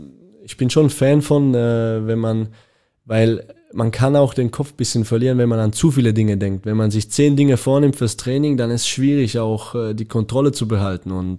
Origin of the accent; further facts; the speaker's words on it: Switzerland; now in Germany; auch so als Schweizer ist die deutsche Mentalität schon näher als der Süden, würde ich jetzt sagen.